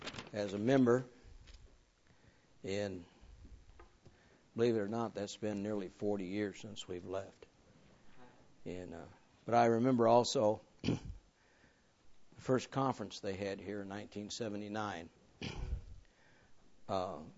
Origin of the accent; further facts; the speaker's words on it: Michigan, United States; now in Kentucky, United States; And so I spent 33 of my 75 years in Michigan. And people say, "Where are you from?" I'm from Michigan, but I'm thankful to be in Kentucky.